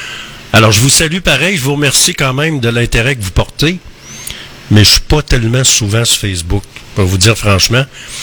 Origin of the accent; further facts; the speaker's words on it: Quebec, Canada; On est des Elvis Graton. On fait jouer de la musique américaine, c'est bien bon, une fois de temps en temps, mais on n'est pas obligé de négliger nos auteurs, compositeurs, interprètes au Québec.